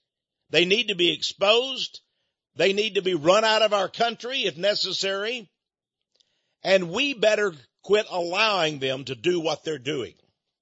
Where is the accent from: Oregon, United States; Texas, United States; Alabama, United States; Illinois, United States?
Texas, United States; now in Austin, United States; I was raised in East Texas. I went in the Air Force, went all over the world, but I came back to Texas. I'm in the capital of Texas now.